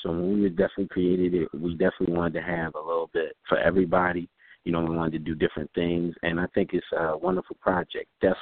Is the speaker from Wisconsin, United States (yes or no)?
no; Philadelphia, Pennsylvania, United States; I'm an artist from Southwest Philadelphia.